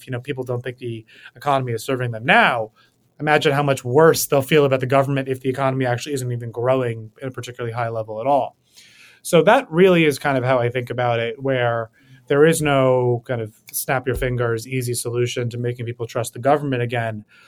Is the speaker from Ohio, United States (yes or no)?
no; New York City, New York, United States; I'm born and raised in New York City.